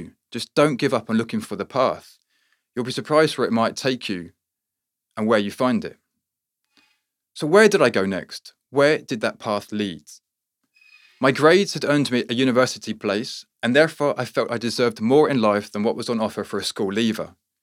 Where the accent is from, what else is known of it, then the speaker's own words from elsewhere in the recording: Redhill, South East England, United Kingdom; I come from Redhill, picturesque Surrey in England. Surrey, don't you know?